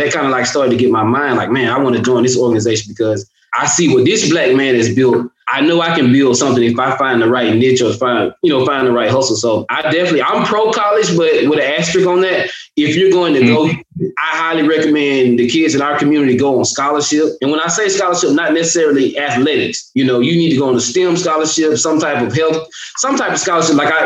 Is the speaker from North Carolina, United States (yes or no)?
no; Georgia, United States; I grew up in the project, so I just had the roughest upbringing. But it was like, it's different growing up in South Georgia compared to Atlanta.